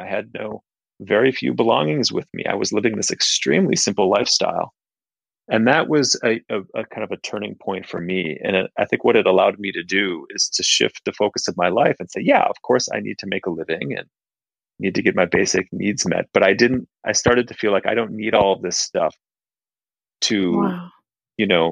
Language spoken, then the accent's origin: English; Minneapolis, Minnesota, United States; moved away; also born or lived in Nepal; And I came from a background, I grew up in Minneapolis in the Midwest, you know, in the middle class family.